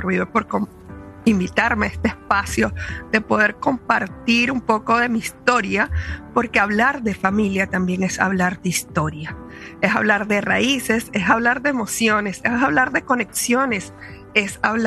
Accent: Venezuela; Soy venezolana, nací en un pueblo muy cultural, muy folclórico, de 4 calles, 30 transversales en cuadrículas perfectas, donde la familia sanguínea se volvía como la familia del pueblo.

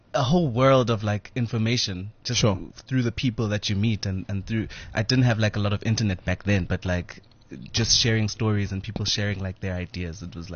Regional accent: Vosloorus, Gauteng, South Africa; I grew up in Vosloorus.

